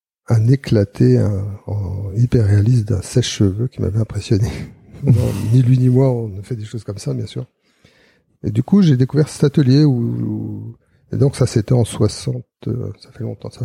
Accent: Grand Est, France; J'étais en Alsace parce que je suis alsacien.

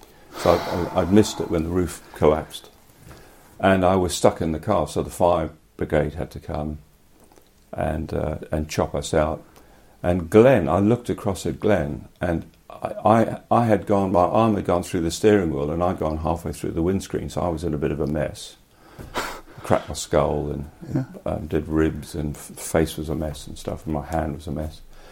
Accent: South Africa; I grew up in South Africa, and you had to be 18 then to get a car licence.

